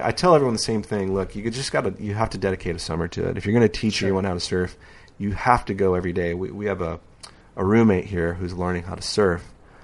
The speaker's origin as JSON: {"language": "English", "town": "San Diego", "region": "California", "country": "United States", "tie": "born or raised there", "said": "I grew up surfing in San Diego, and Skip was our hero."}